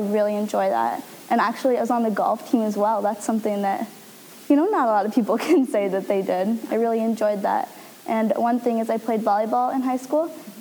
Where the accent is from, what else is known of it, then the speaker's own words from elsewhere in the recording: Kanawha, Iowa, United States; So I'm from Kanawha, Iowa, which is a really nice farm community, about 600 people, super small.